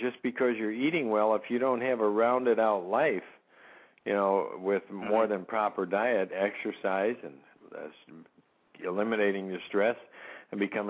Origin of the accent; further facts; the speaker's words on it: New York, United States; now in Wisconsin, United States; No, I was actually born and raised in New York, but then I moved to Wisconsin in 1970.